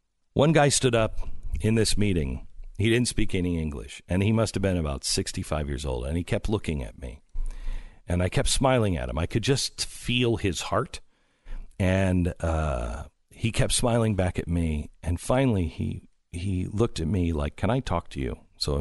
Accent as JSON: {"language": "English", "country": "United States", "said": "First of all, we have to sit on the floor. I'm an American. I can't sit on the floor."}